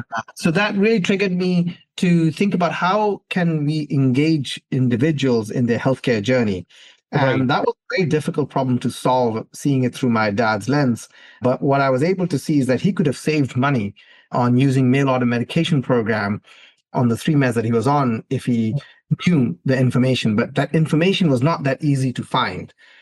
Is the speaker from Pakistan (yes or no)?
yes; Pakistan; English is a second language; as an entrepreneur growing up in Pakistan and thinking that you can actually create things from nothing